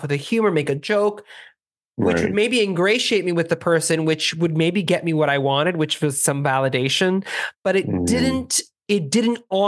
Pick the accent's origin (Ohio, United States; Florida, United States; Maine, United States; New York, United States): Florida, United States; Miami; This is a language I've spoken. We grew up in Miami.